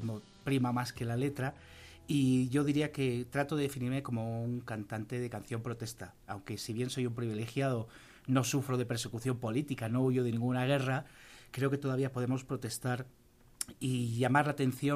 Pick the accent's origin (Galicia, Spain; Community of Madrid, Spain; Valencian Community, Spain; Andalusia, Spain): Community of Madrid, Spain; Madrid; moved away as an adult; now in Mexico; soy de Madrid, de España, y bueno, pues hace 2 añitos que vine a México